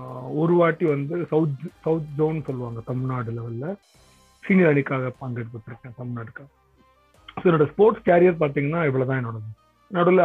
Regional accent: Chennai, Tamil Nadu, India; நான் பிறந்து வளர்ந்தது எல்லாமே வந்து திருவல்லிக்கேணி பகுதி. எங்களோட பகுதியில் பார்த்தீங்கன்னா ஒரு ஆச்சரியமான விஷயம் வந்து எங்களுக்கு வந்து ஓல்டஸ்ட் டவுன் சென்னையில் அதுவும் ஒன்று, கடற்கரை ஒட்டியிருக்கிற

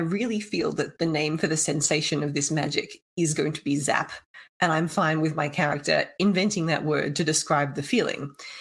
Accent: Australia; Look, I'm Australian.

